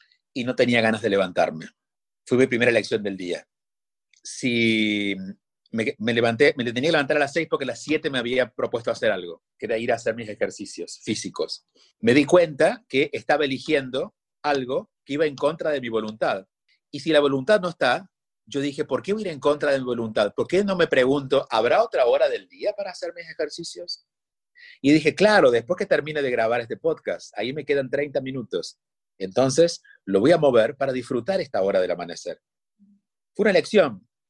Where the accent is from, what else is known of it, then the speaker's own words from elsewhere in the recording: Argentina; Yo soy argentino y se come mucho dulce de leche